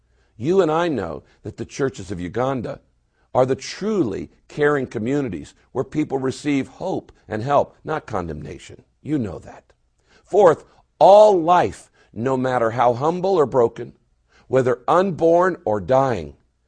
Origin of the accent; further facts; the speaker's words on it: United States; As an American pastor, it's not my role to interfere with the politics of other nations.